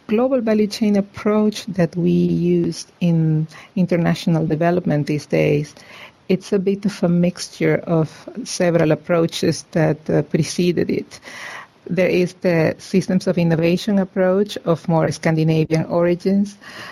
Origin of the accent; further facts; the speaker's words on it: Venezuela; And I come originally from Venezuela, so I'm very interested in, you know, developing country issues.